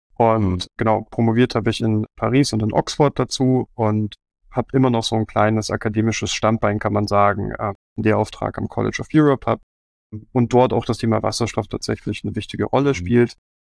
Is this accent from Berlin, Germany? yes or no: no; Wolfratshausen, Bavaria, Germany; Ich bin ja auch gebürtiger Oberbayer aus dem schönen Wolfratshausen.